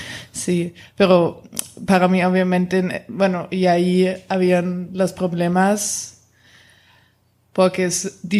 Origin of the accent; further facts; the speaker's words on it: Potsdam, Brandenburg, Germany; Spanish is a second language; now in Berlin, Germany; Sí, yo soy de Potsdam, pero ahora vivo en Berlín